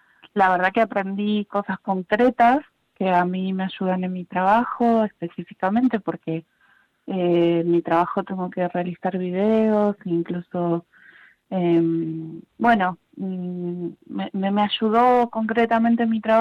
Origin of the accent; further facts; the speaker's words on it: Argentina; now in Spain; y yo viví en Argentina toda mi vida hasta que vine para acá.